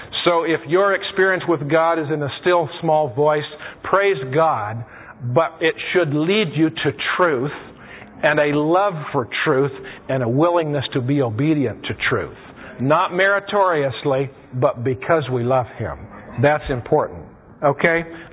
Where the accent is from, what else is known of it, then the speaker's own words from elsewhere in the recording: Fort Bragg, California, United States; I was raised in Northern California, and my father was in the logging business. It just happened that we lived at a little town called Fort Bragg, California, on the coast, up north of Albion.